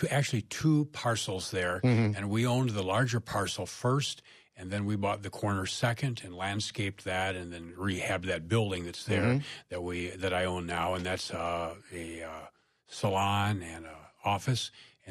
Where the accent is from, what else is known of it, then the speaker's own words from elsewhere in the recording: Sterling, Illinois, United States; now in Janesville, United States; And then they moved to Illinois because my mom was from Illinois. So I grew up in Sterling, about 85 miles southwest of here toward the Quad Cities.